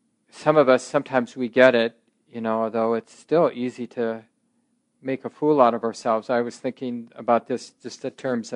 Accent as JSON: {"language": "English", "town": "Minneapolis", "region": "Minnesota", "country": "United States", "tie": "born or raised there", "said": "I grew up in North Minneapolis, but where I grew up, and at the time I grew up, it was a very provincial place, very homogeneous place"}